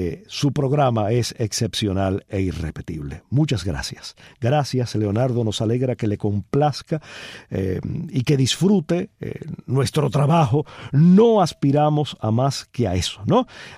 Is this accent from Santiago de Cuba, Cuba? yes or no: yes; Palma Soriano, Santiago de Cuba, Cuba; esa anécdota que conté de mi pueblo de Palma Soriano